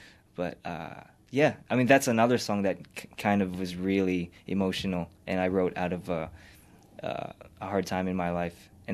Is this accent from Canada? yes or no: no; Philippines; But I guess it helped in a way that I was always musically inclined, just being a Filipino.